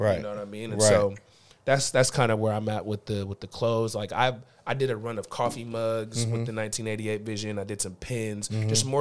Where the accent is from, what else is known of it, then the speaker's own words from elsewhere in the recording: Federal Way, Washington, United States; Born at the UW Hospital, but all I know is Federal Way.